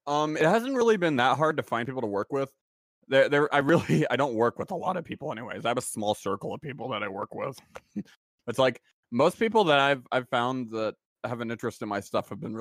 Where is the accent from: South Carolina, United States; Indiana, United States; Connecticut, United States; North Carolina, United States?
North Carolina, United States; Holly Springs; I'm from Holly Springs, North Carolina.